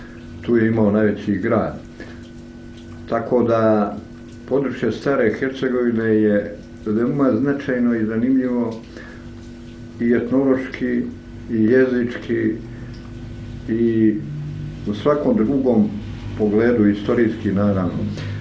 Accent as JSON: {"language": "Serbian", "region": "Plužine Municipality", "country": "Montenegro", "tie": "born or raised there", "said": "to je moj zavičaj, piva. To je u stvari stara Hercegovina."}